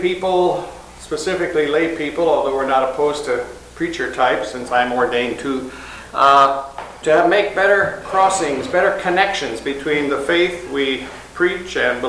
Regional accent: St. Louis, Missouri, United States; I'm from St. Louis, Missouri, Illinois farm boy, ordained pastor in the ELCA.

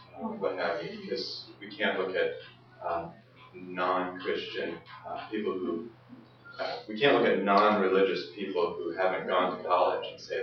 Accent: Pacific Northwest, United States; I'm from the Northwest, but lived away for many years, came back about 5 years ago

